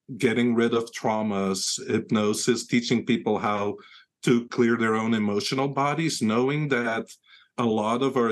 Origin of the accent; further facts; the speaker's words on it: Belgium; English is a second language; moved away as an adult; now in United States; I'm originally from Belgium, so I'm an electromechanical engineer, same as the inventor of the tower. And then I moved to the United States 20 years ago.